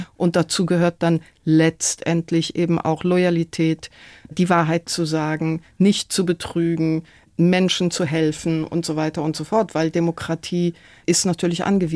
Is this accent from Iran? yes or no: yes; Tehran, Tehran Province, Iran; German is a second language; now in Germany; Also geboren und aufgewachsen in Teheran und das letzte Mal war ich vor 25 Jahren jetzt